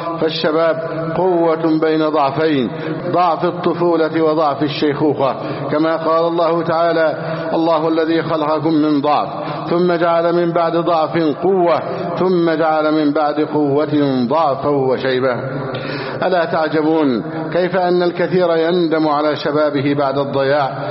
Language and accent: Arabic; Egypt; بلدنا مصر